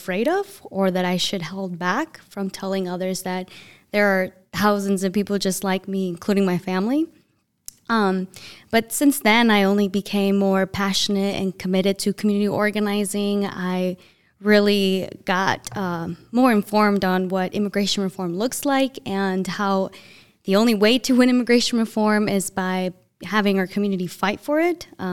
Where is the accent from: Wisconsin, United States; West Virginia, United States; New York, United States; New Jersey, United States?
Wisconsin, United States; Racine; also born or lived in Ecatepec, Mexico; I'm from Racine, Wisconsin, raised, but I was born in Ecatepec, Mexico. I'm an undocumented immigrant with DACA.